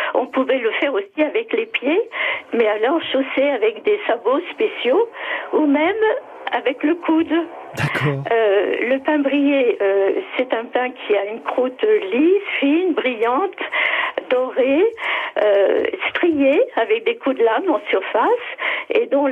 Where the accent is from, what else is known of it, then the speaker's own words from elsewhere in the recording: Paris, Île-de-France, France; moi, je suis parisienne.